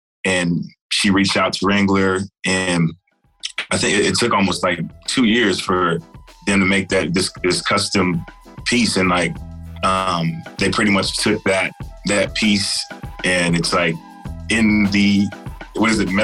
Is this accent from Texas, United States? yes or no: yes; Texas, United States; I'm from Texas, so, you know, I really dig like the fashion of Texas.